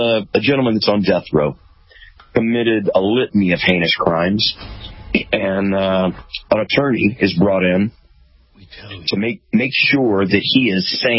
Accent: Texas, United States; also born or lived in Louisiana; I was born in Louisiana, grew up in Texas. I went to St. Mark's Episcopal School Elementary.

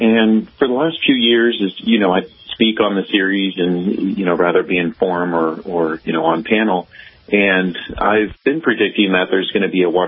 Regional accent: California, United States; You know, growing up in Northern California, I definitely was around the culture and the craft

